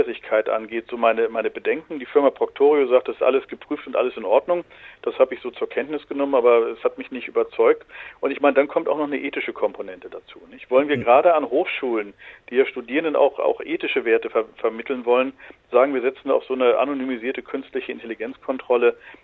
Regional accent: Frankfurt, Hesse, Germany; Ich komme aus Frankfurt, wir haben dann Klausuren in Messehallen gemacht.

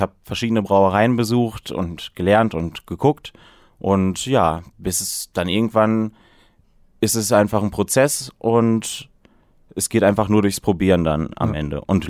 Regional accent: North Rhine-Westphalia, Germany; Ich komme aus der Senne

